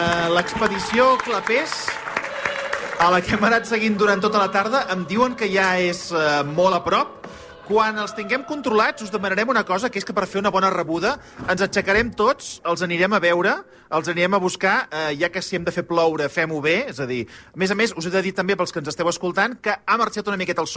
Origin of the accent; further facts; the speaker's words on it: Sabadell, Catalonia, Spain; Jo soc de Sabadell